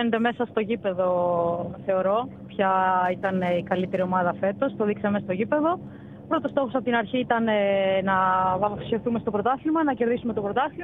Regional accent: Larissa, Thessaly, Greece; η οποία ήταν η ομάδα πιο κοντά στην πόλη μου, την οποία κατάγομαι από τη Λάρισα.

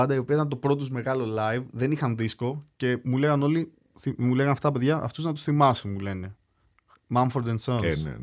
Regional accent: Greece; Και μου λέει, από πού είσαι, γιατί είδε την προφορά. Και του λέω, Greece.

